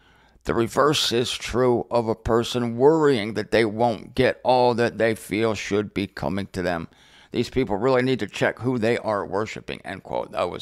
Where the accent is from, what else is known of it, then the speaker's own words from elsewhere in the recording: Canton, Ohio, United States; I drove there from my hometown of Canton, Ohio.